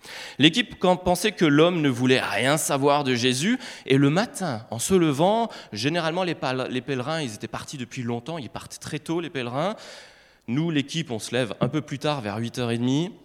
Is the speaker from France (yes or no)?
yes; Grand Est, France; on était beaucoup de Grenoble, il y avait quelques-uns de Belgique, moi j'étais d'Alsace.